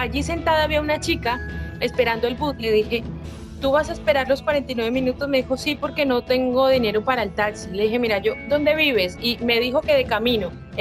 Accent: Colombia; accent: Colombian; moved away as an adult; now in Spain; pero no, mi acento sigue siendo colombiano, y mis palabras

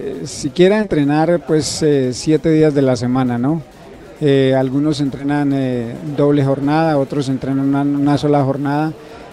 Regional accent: Paipa, Boyacá, Colombia; Yo soy de Paipa, Boyacá.

